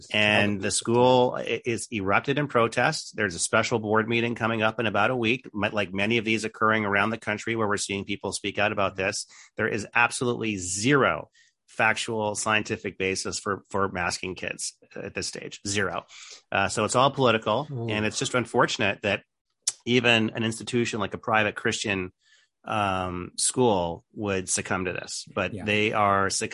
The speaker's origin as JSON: {"language": "English", "country": "Canada", "said": "I'm originally Canadian."}